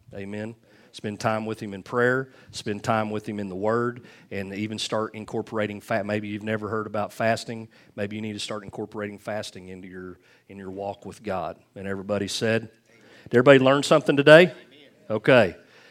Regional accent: Leedy, United States; since we started this ministry back in 2000 here in Leedy, in my hometown.

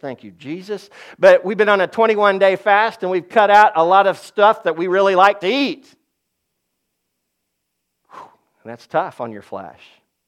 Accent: Laverne, United States; I know that's not right English, but I'm from Laverne. Laverne, come on, yes.

